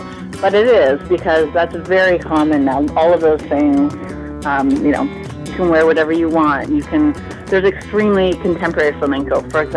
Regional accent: Canada; I'm Canadian

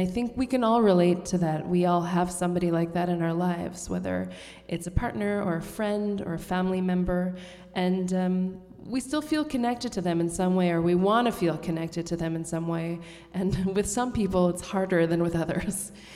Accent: Montreal, Quebec, Canada; And I grew up in Montreal, so French has always been a part of my life

